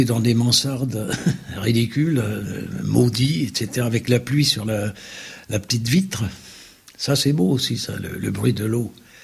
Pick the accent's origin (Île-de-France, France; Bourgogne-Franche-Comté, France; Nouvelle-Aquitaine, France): Île-de-France, France; Paris; j'ai été déclaré dans le 17e. Et ensuite, donc, dans le 9e, j'étais rue de Provence, et je prenais le métro tout seul pour aller à l'école, rue du Faubourg Poissonnière